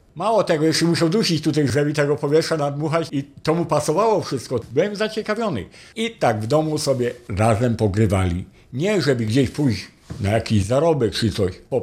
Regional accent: Dąbrówka Wielkopolska, Lubusz Voivodeship, Poland; born there; Urodziłem się w Dąbrówce Wielkopolskiej. Stara wieś z pradziada i prajada. Polska wieś.

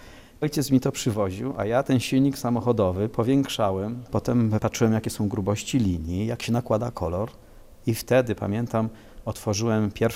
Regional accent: Kraków, Lesser Poland, Poland; born there; Urodziłem się w Krakowie, wiadomo, miasto artystów, miasto architektów, miasto kultury.

